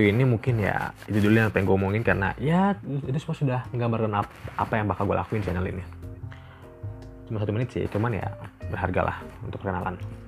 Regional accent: Tangerang, Banten, Indonesia; now in Malang, Indonesia; umur gue 19 tahun. Asal gue kota Tangerang. Tapi gue lagi di Malang karena lagi kuliah.

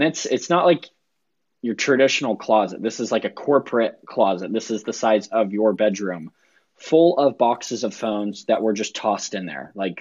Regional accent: Utah, United States; I'm from Utah, like a lot of other people in dental.

